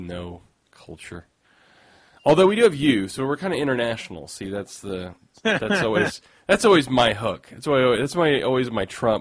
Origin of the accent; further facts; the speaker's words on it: United States; I'm an American. I'm stupid, all right? We don't even understand how to use the metric systems